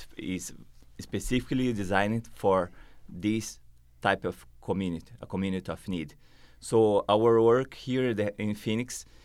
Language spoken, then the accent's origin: English; Brazil; English is a second language; moved away as an adult; now in United States; Well, I'm from Brazil.